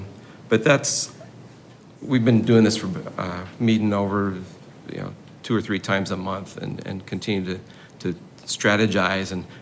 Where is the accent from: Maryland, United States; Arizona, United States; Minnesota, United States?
Arizona, United States; Mesa; I've been a lifelong born and raised in Mesa.